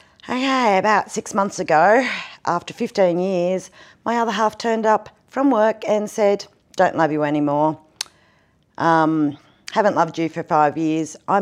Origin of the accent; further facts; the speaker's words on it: Foster, New South Wales, Australia; also born or lived in Toowoomba; I was born in Queensland in Toowoomba. Mm-hmm. Pretty much grew up around the mid-north coast, out on a farm and in Foster.